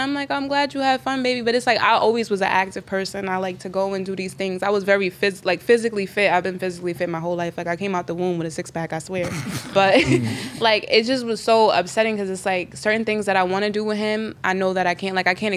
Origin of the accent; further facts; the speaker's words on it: South Jamaica, New York, United States; I'm from South Jamaica. Like, anybody that knows, like, it gets really treacherous out there.